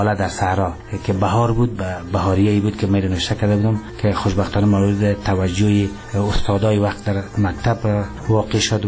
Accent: Charikar, Parwan, Afghanistan; also born or lived in Mazar-i-Sharif; من در سال 1339 خورشیدی در شهر چاریکار متولد شدیم.

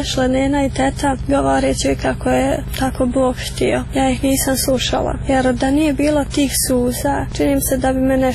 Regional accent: Glogova, Republika Srpska, Bosnia & Herzegovina; now in Lukavac, Bosnia and Herzegovina; Iako živim tamo u Lukavcu, ipak Glogova je u srcu i kad me neko pita odakle sam, ja kažem ja sam iz Glogove.

